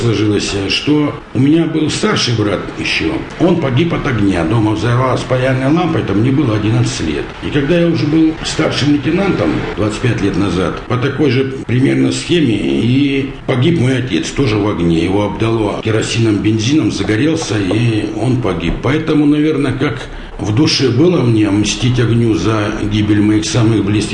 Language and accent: Russian; Kamensk-Shakhtinsky, Rostov Oblast, Russia; now in Moscow Oblast, Russia; Родился я в Ростовской области, город Камень-Шахтинский. Там проживал все время, там и учился.